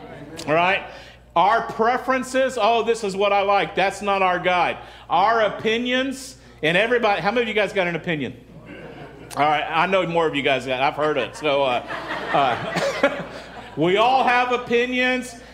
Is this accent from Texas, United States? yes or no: yes; Texas, United States; now in California, United States; we came from Central Texas, and how many of you know that's a very conservative area there?